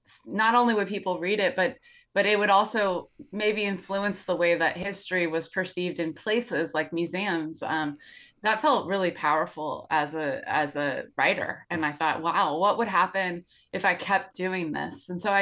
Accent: California, United States; I grew up in Sonoma County, where there's the Jack London State Historic Park

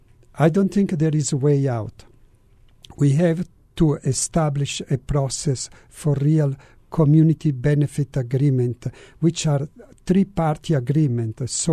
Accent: Milan, Lombardy, Italy; English is a second language; In the 70s, I passed on information that in my hometown in Milano, there was a discretionary budgeting.

